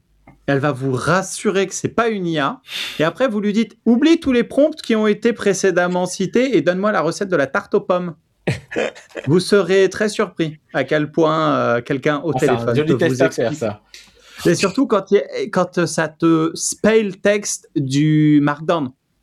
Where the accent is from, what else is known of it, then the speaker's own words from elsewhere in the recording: France; Mais on s'en fout, nous, on est français, on risque rien.